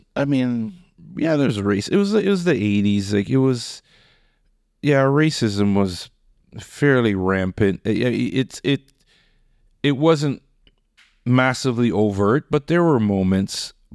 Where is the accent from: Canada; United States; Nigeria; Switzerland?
Canada; Mississauga, Ontario; but as a child from a racialized community growing up in Mississauga, it was tough.